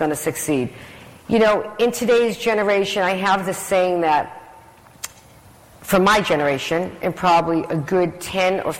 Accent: Boston, Massachusetts, United States; We're pretty cool from Boston, okay?

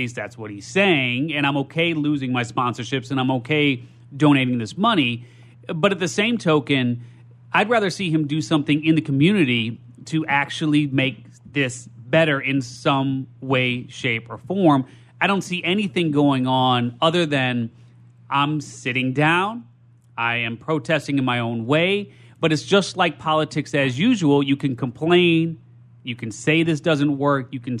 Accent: Chicago, Illinois, United States; I come from Chicago.

